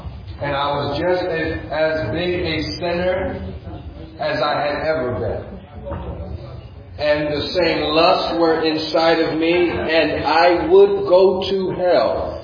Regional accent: United States; now in Nigeria; I'm an American with a Swahili name.

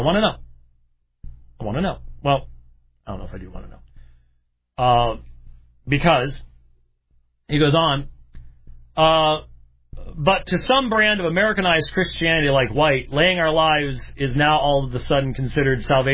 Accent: Scotland, United Kingdom; I'm a Scotsman.

